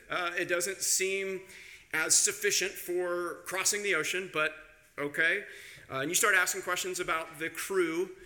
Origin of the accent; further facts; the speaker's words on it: Kansas, United States; So I'm from Kansas, and all of you look, as much as you can tell by looking, to be educated people. There is no ocean in Kansas.